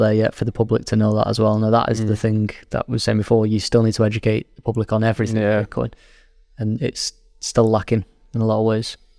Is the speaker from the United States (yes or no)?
no; United Kingdom; I'm British. I do things my way, Dave.